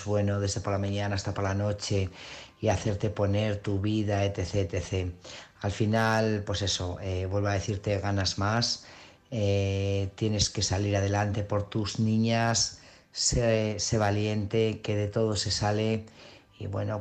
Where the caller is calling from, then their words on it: Burgos, Castile and León, Spain; corresponsal de Burgos.